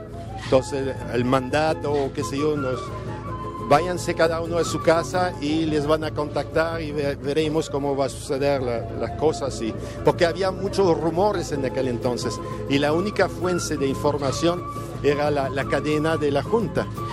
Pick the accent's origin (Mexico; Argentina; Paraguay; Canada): Canada; Quebec; moved away as an adult; cuando llegué a Chile y viví esos 6 años fantásticos. Y normalmente no volvía a mi tierra, pero fue el golpe que me obligó a retroceder y volver a Quebec.